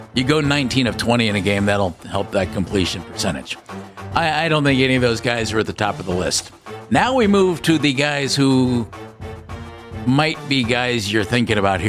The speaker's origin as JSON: {"language": "English", "region": "New England", "country": "United States", "said": "It's good to be here at Louisiana State University. I'm from New England."}